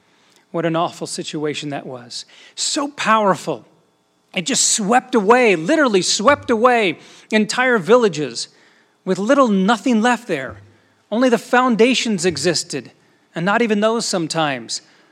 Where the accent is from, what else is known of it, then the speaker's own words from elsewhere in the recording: Houston, Texas, United States; I'm from Houston, of course.